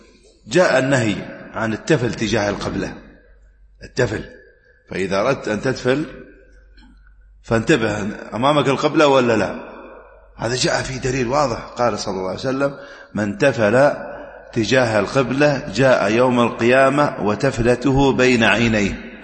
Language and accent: Arabic; United Arab Emirates; أما الآن لو خاصة عندنا في الإمارات مثلا